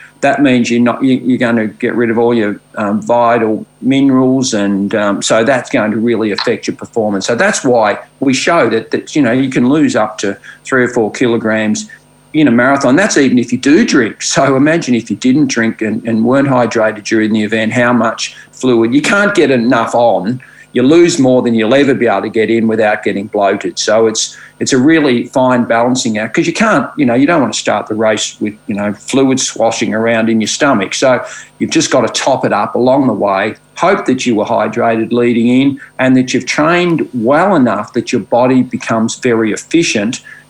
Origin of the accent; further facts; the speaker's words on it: Ballarat, Victoria, Australia; I'm born and bred in Ballarat here in Victoria, and it's pretty chilly, as you could imagine.